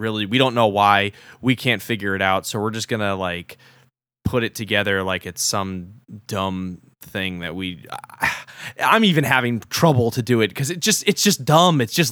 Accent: New York, United States; accent: New York; Like, my New York accent is coming out now.

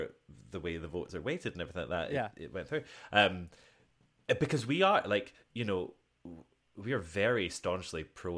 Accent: Scotland, United Kingdom; I do know, obviously, being Scottish, I know exactly where Hogwarts is.

